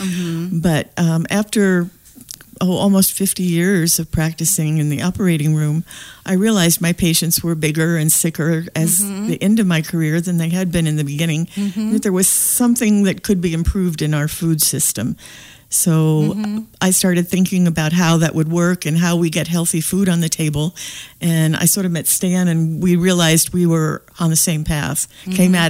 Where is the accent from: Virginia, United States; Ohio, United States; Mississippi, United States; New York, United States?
New York, United States; I grew up in upstate New York.